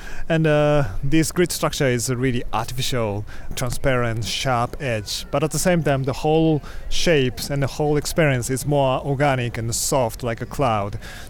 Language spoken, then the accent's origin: English; Tokyo, Japan; English is a second language; from Tokyo